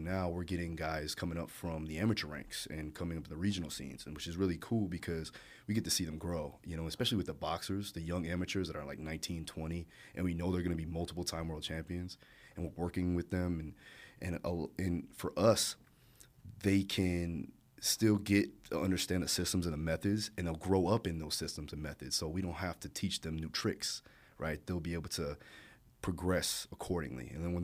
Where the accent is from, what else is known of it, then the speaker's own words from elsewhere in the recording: Florida, United States; also born or lived in Hawaii; I guess because I've lived there all my life, you know, and before that I was born in Hawaii. So, again, that's more tropical. And then moving over into Florida